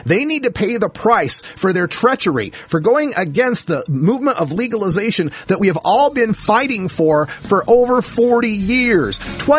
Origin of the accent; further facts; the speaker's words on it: Portland, Oregon, United States; hey, I'm from Portland, Oregon, but I'm beginning to be moving down to Northern California.